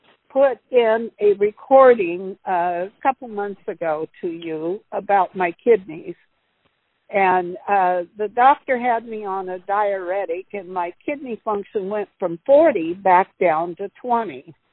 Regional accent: California, United States; I came here from California.

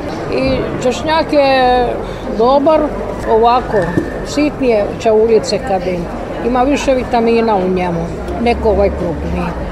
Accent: Graberje, Sisak-Moslavina County, Croatia; born there; ja sam rođena u Graberju između Gline i Petrinje.

